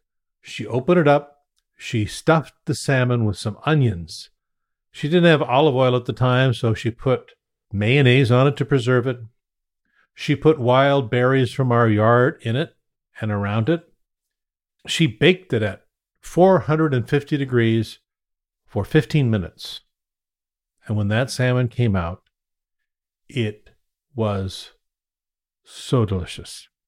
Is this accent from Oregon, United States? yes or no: no; Ketchikan, Alaska, United States; Many of you knew I grew up in Ketchikan, Alaska, which is the salmon capital of the world.